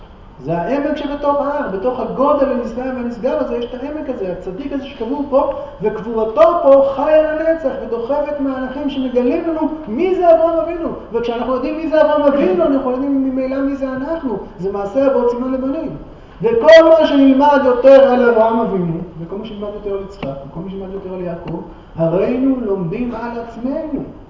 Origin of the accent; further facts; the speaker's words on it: Hebron, West Bank, Palestine; אתה אומר לאדם כזה, אני מחברון